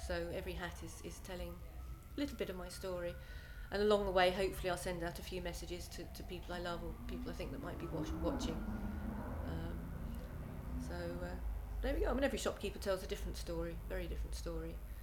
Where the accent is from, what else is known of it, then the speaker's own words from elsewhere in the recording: Southend, East of England, United Kingdom; I'm born and bred in Southend, in Essex. I was born in Lee. I went to school at Southend High School for Girls. I spent a lot of time in Westcliff as well, and I now live in Shoebury